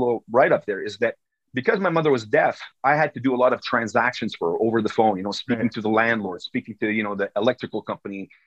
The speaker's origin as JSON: {"language": "English", "town": "Toronto", "region": "Ontario", "country": "Canada", "tie": "born there", "said": "I was born in Toronto. Okay. My parents are both French Canadians. My father had a business in Toronto for a few years. So I was born there."}